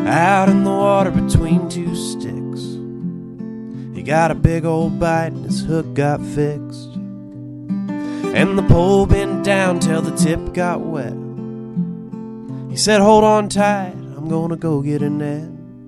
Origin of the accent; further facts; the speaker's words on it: Chanute, Kansas, United States; now in Lawrence, United States; Brand new. I'm from Chanute.